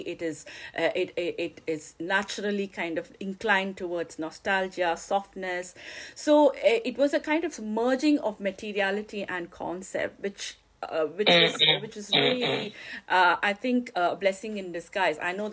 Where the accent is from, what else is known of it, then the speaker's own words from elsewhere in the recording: India; also born or lived in Germany; now in United Kingdom; So I'm from India, as my listeners know